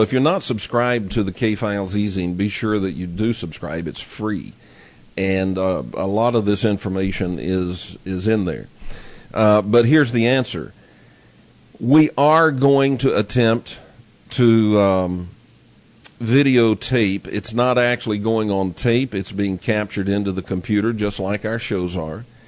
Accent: Texas, United States; I grew up in Texas, as if you can't tell by my accent. I grew up in Texas. A wonderful place.

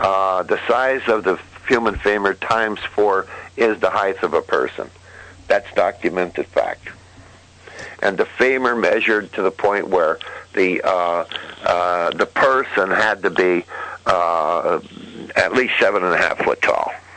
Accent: Shenandoah, Pennsylvania, United States; I'm in Shenandoah, my hometown here

